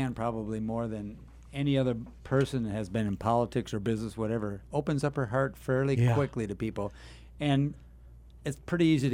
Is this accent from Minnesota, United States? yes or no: yes; Minnesota, United States; Oh, I'm from Minnesota.